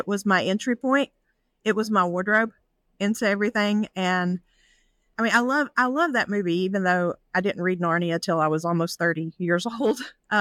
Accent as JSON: {"language": "English", "region": "Appalachia", "country": "United States", "said": "I'm from an Appalachian region."}